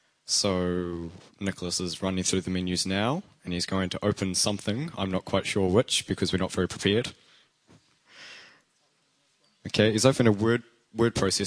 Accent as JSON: {"language": "English", "region": "Wellington", "country": "New Zealand", "said": "We're from Marsden Whitby, which is a lot smaller."}